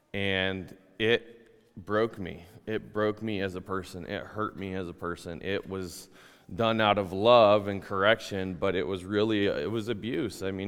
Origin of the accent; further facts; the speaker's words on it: Longmont, Colorado, United States; Just gonna start off from the beginning. I was born and raised in Colorado, in a little town called Longmont, just north of Denver. Was raised in a Christian home.